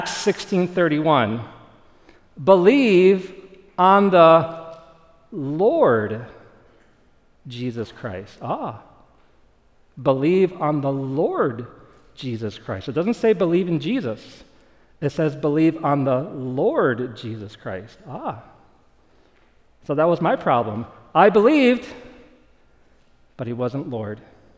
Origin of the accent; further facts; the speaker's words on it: Flint, Michigan, United States; I was raised in Flint, Michigan. I went to a mainline church.